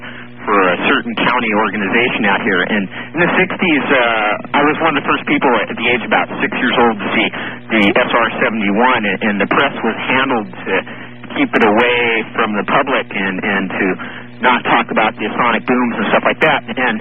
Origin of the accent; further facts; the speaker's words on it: Pasadena, California, United States; I grew up here in Pasadena.